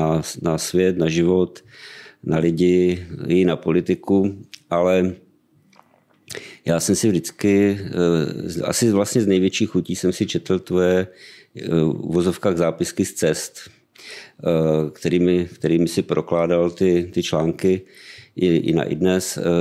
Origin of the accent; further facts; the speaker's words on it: Ostrava, Moravian-Silesian Region, Czechia; když přijdu do Ostravy, protože jsem Ostravák, když přijdu do Ostravy, tak to na mě má vliv a začínám mluvit kratšeji po našemu.